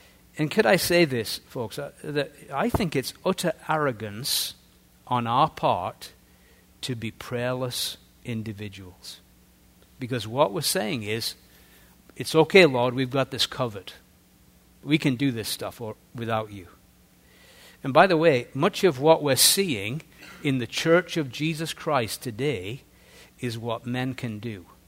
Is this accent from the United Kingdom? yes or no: yes; England, United Kingdom; And I love to say this, being an Englishman